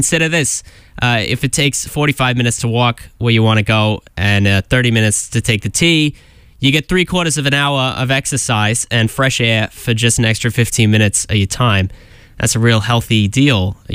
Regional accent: Boston, Massachusetts, United States; accent: Boston; I figured I'll read one just for fun in my Boston accent.

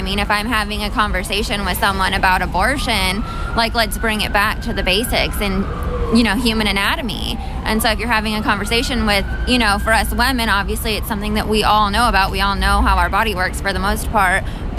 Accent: North Carolina, United States; I am from Iredell County, North Carolina.

